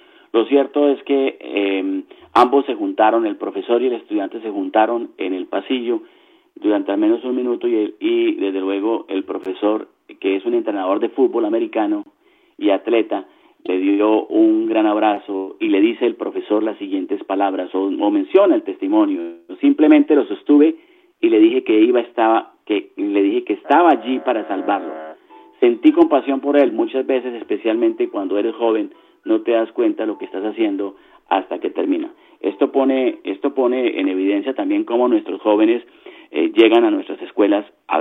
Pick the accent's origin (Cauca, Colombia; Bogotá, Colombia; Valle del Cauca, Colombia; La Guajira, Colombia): Bogotá, Colombia; born there; Yo nací en Bogotá. Oiga, pero prácticamente la vida mía, mis ancestros todos son de Paipa. Viví en Paipa antes de viajar, viví en Paipa en los últimos 5 años